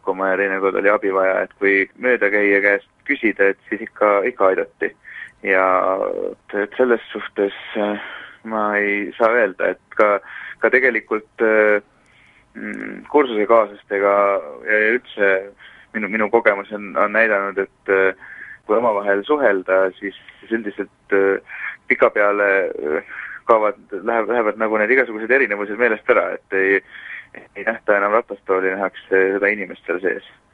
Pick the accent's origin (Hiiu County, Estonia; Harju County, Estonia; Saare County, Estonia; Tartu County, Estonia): Hiiu County, Estonia; kuna ma olen Hiiumalt pärit